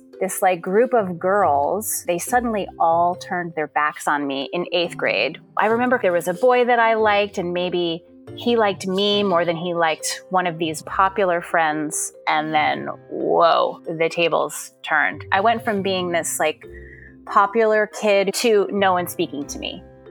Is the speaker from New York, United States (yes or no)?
yes; Long Island, New York, United States; So I grew up on Long Island as a really well-adjusted girl. I was a dancer and a gymnast.